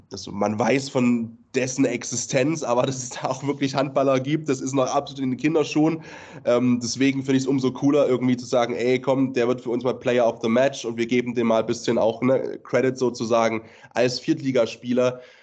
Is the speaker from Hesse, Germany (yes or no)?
no; Leipzig, Saxony, Germany; als Leipziger